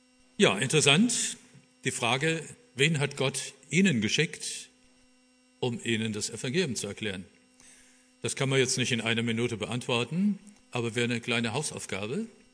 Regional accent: Oberursel, Hesse, Germany; im Zimmer neben mir wohnte auch ein Theologiestudent aus Oberursel, wo ich herkomme.

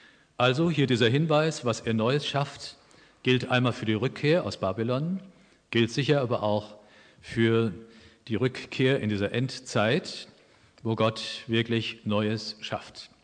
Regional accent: Oberursel, Hesse, Germany; Ich stamme aus Oberursel im Taunus, da gibt es eine riesige Kirche, für mich riesig.

